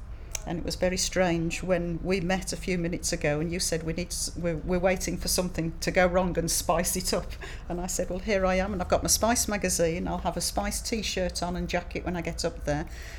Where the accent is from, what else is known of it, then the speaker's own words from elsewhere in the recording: Birmingham, West Midlands, United Kingdom; I'm 62 and I come from Birmingham.